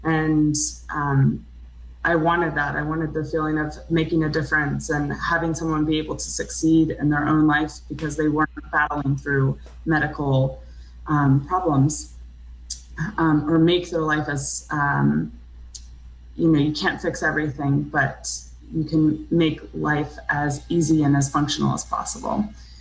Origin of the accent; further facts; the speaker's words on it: Georgia, United States; also born or lived in New York; I grew up in Georgia.